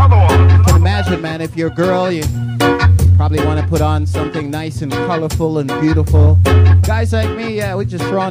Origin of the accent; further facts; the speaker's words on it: Kingston, Jamaica; now in Toronto, California, United States; I'm Jamaican born. I come from Kingston, Jamaica, so I'm a patriot of Jamaica too.